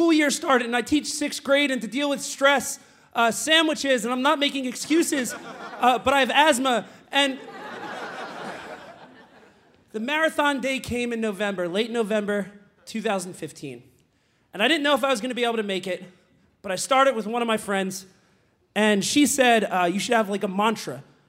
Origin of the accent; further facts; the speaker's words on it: Philadelphia, Pennsylvania, United States; But I'm from Philadelphia. And I've never had like the body type for it and sandwiches, but my twin brother has.